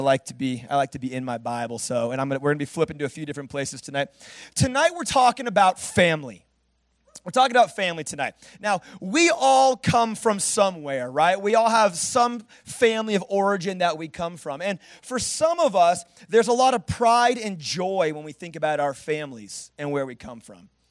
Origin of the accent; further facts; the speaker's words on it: Oregon, United States; And so I grew up in Oregon, which is where Christmas trees come from.